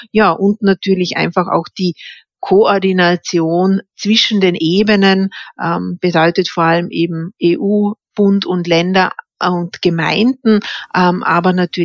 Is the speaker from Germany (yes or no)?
no; Vorarlberg, Austria; dass ich als Vorarlbergerin schon den Föderalismus hier auch in Schutz nehmen möchte